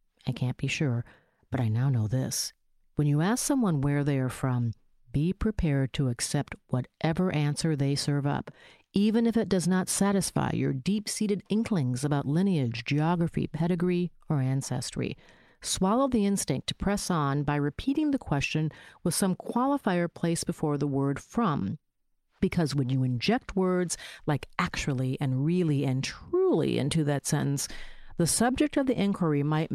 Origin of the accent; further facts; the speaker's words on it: Minnesota, United States; Where are you from? Minnesota. No, where is your family from? My mother is a fourth-generation black woman from Minnesota, and my father was a black man born and raised in Alabama.